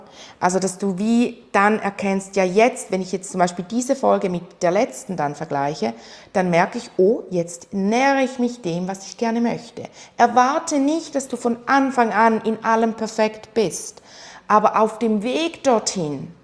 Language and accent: German; Switzerland; Bei uns in der Schweiz ist ja eine 4 genügend.